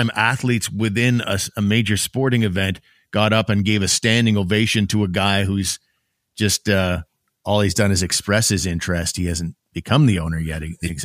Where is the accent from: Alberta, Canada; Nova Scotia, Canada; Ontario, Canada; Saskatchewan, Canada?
Ontario, Canada; Vanier; born there; Yeah. Yep. That's where I was born. I was born in Vanier.